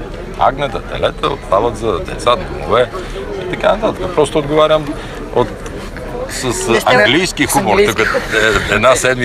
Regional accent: Shopluk, Bulgaria; аз помня, съм от Шопския край.

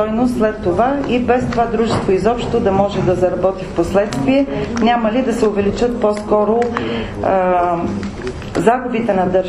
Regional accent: Vratsa, Vratsa Province, Bulgaria; аз съм от Враца, познавам състоянието на това дружество. Работила съм в сферата на енергетиката във Враца

